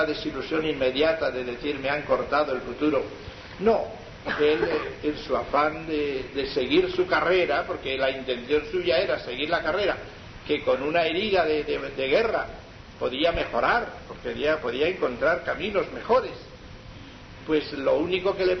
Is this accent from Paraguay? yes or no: no; Bergara, Basque Country, Spain; que por cierto era de Vergara, de mi pueblo, era de mi pueblo